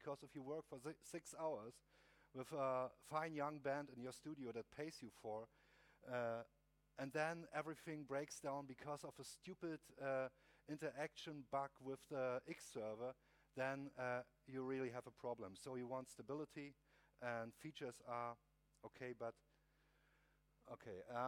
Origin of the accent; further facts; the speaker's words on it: Berlin, Germany; I'm from Berlin, and I intend to build an Linux audio workstation that will work out of the box because I build it.